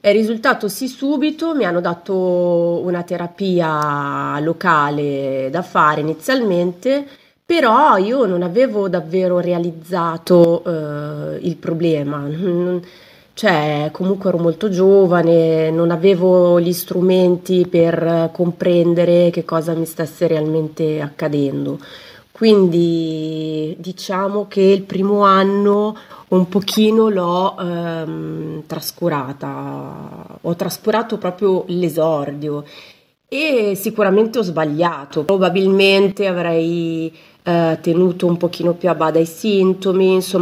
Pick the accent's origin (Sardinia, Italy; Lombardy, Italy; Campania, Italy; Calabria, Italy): Lombardy, Italy; Milan; Io sono di Milano, sono una personal trainer, ho un bambino di 10 anni, Gianmaria.